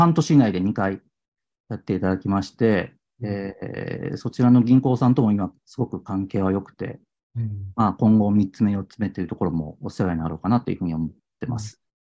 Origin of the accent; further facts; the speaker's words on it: Kansai, Japan; まあ、もちろん関西出身なので、関西の地元の方で買いたいなっていうところで